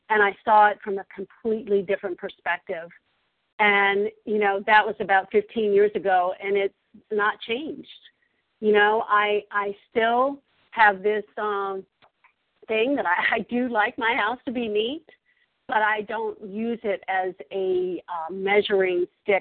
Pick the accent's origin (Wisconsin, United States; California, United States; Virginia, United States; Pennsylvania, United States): Virginia, United States; also born or lived in Colorado; but I lived in Colorado by this point, and I'm originally from Virginia, where I am now.